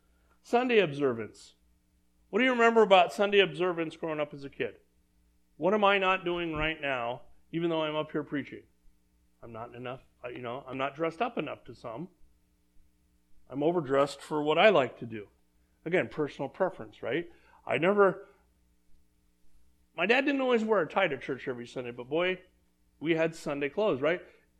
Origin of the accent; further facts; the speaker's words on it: California, United States; we went to Christian school growing up in Southern California.